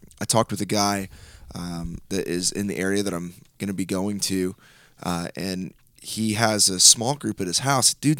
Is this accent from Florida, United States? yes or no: yes; Miami, Florida, United States; born there; I was born in Miami while he was planting a church.